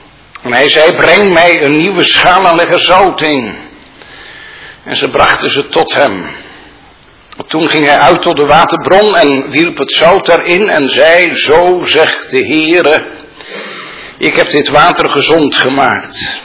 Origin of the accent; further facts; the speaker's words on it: Genemuiden, Overijssel, Netherlands; Zoals ik vroeger in mijn jeugd zag in Geenemuiden, wagens met een paarden, vooral ervoor, met hooi en zo.